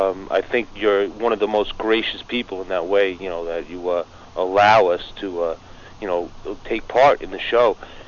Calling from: New York, United States; I'm calling from New York.

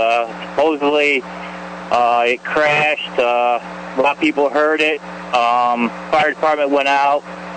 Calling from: Ohio, United States; Hi, Kevin. … from Ohio.

